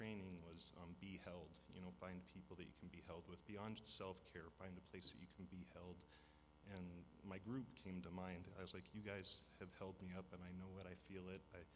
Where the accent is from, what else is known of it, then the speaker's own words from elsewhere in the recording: Havre, Montana, United States; also born or lived in Minnesota; I'm from Havre, born and raised. Moved to Minnesota for about 10 or 12 years, and moved back here about 6 years ago.